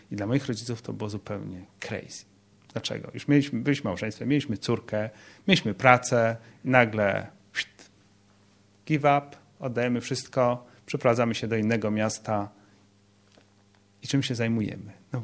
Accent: Lublin Voivodeship, Poland; ja gdzieś wychowywałem się na takiej małej wsi w województwie lubelskim, o której moi koledzy z innych wsi mówili, że tam wrony zawracają.

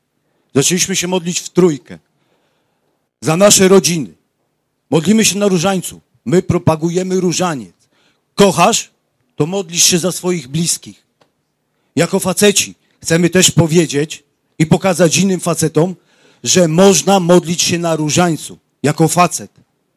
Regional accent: Łódź, Łódź Voivodeship, Poland; Ja jestem z Łodzi, tutaj przyjechaliśmy w pięciu, ale ogólnie z Łodzi nas tu jest dużo więcej

